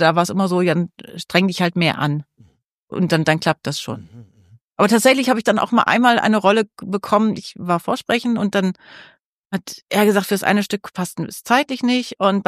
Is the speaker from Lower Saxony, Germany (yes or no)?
yes; Osnabrück, Lower Saxony, Germany; habe Jura studiert in Osnabrück in meiner Heimatstadt